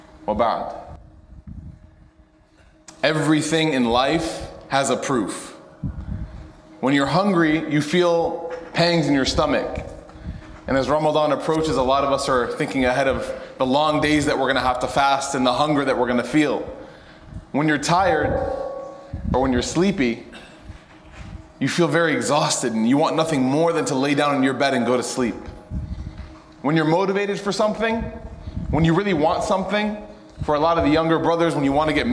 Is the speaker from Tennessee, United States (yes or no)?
yes; Knoxville, Tennessee, United States; whether it's my hometown in Knoxville